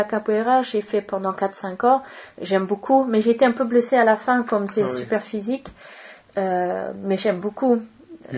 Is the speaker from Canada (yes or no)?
no; Stockholm, Stockholm County, Sweden; now in Paris, France; De Stockholm.